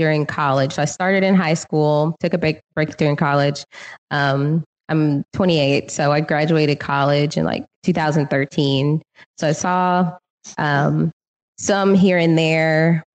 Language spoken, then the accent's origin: English; Dallas, Texas, United States; I'm originally from Dallas.